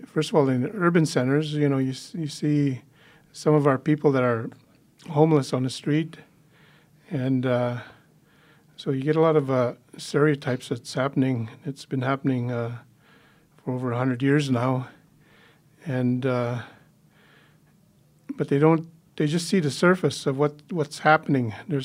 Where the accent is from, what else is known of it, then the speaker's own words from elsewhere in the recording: Saskatchewan, Canada; now in Calgary, Canada; I'm originally from the Muskogan First Nations Reserve, which is in southern Saskatchewan, Treaty 4 territory. And my background is I'm a Plains Cree, Anishinaabe, and Nakota. And I've lived here in Calgary